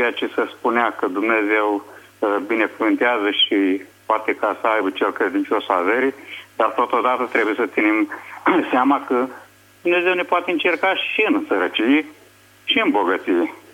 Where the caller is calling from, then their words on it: Galați, Galați County, Romania; din Galați